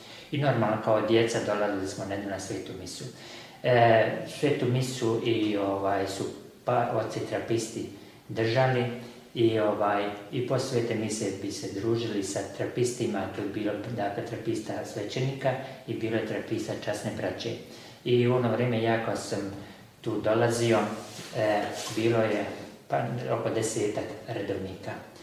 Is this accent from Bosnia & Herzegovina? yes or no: yes; Banja Luka, Republika Srpska, Bosnia & Herzegovina; ja sam rođen u Banja Luci, 3 km od ovoga samostana Marije Zvijezde i kao dijete dok sam išao u osnovnu školu, svake nedelje sam dolazio ovdje na svetu misu.